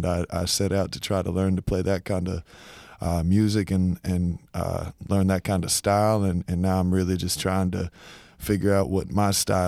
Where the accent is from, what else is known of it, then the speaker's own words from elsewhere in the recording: Orlando, Florida, United States; now in Tampa, United States; I grew up in Orlando, and I quickly found that what I was into and what I wanted to do was not in Orlando. So I moved away.